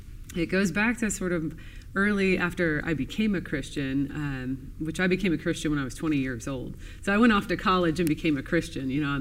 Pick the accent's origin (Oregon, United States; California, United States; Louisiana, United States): Oregon, United States; Portland; And I'm from Portland, Oregon.